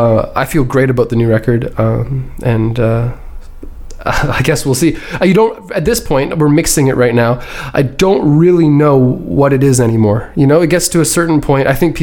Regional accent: British Columbia, Canada; now in Montreal, Canada; I grew up in British Columbia, and I moved to Montreal actually to go to McGill.

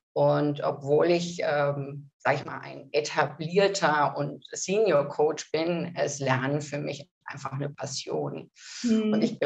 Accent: Cologne, North Rhine-Westphalia, Germany; Ich komme ursprünglich aus Köln. Ich bin da am Rosenmontag geboren.

